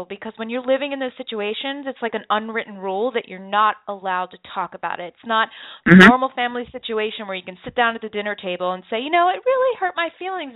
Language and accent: English; East Coast, United States; now in London, United Kingdom; I grew up on the East Coast, so I know all about snow.